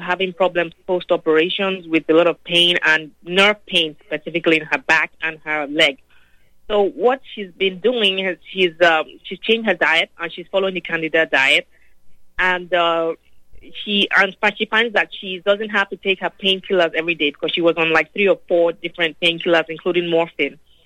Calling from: California, United States; I'm calling from California.

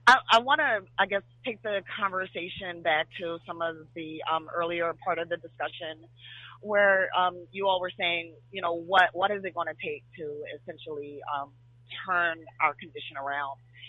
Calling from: Greensboro, North Carolina, United States; I'm calling from the Greensboro, North Carolina area.

